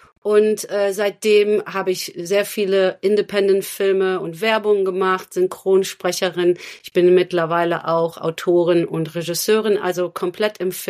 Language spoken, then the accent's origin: German; Cologne, North Rhine-Westphalia, Germany; born there; ich sollte halt Kölsch reden und ich bin ja in Köln geboren